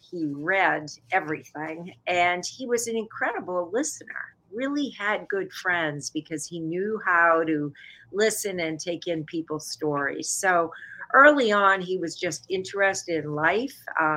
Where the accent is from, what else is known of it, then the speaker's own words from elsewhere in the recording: New Hampshire, United States; Sure. I'm from New Hampshire. My husband and I both went to the University of New Hampshire, and we had five children.